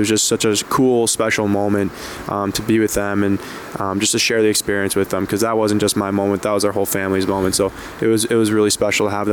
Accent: Scottsdale, Arizona, United States; also born or lived in Sweden; So grew up in Scottsdale and, made it

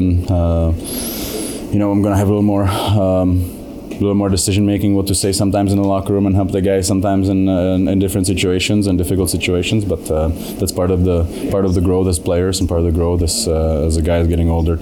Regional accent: Czechia; English is a second language; I have a big family, and we're helping in community in my hometown back home in Czech Republic, and I want to also help around here too.

